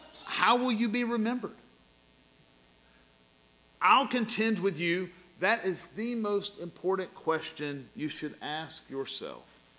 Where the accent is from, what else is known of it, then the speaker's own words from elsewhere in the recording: Macon, Georgia, United States; As a child growing up in Macon, who was Baptist before I was Christian